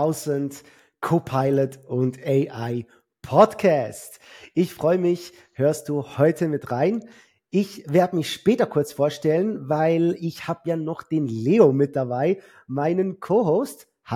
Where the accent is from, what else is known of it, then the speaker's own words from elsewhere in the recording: Lucerne, Switzerland; Ihr hört es raus, wir sind beide aus der Schweiz. Ich wohne im Kanton Luzern.